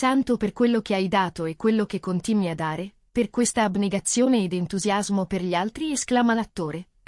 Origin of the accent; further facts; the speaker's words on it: San Giuliano Milanese, Lombardy, Italy; Vengo da San Giuliano Milanese. Ho vissuto accanto alla malavita.